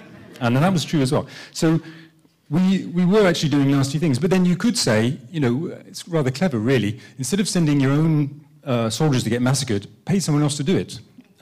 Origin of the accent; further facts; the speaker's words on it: United Kingdom; now in Paris, France; I live in Paris. I live in France. I've lived there for 20 years, and I do find that living there as a Brit